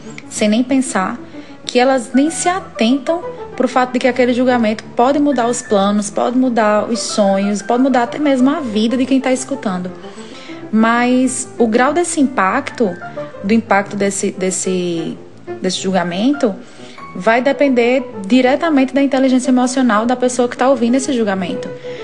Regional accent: Campina Grande, Paraíba, Brazil; sou de Campina Grande, Paraíba.

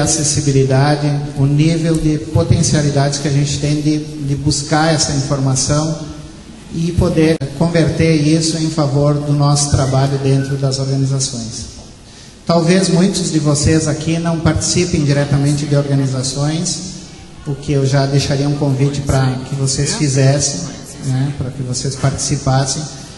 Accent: Bento Gonçalves, Rio Grande do Sul, Brazil; lá na minha cidade, em Bento Gonçalves, Rio Grande do Sul.

